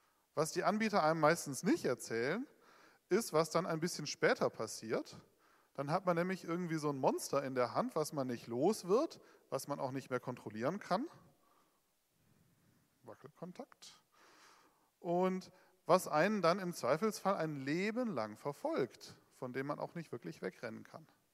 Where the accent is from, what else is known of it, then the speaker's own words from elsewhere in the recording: Berlin, Germany; Ich bin ja auch aus Berlin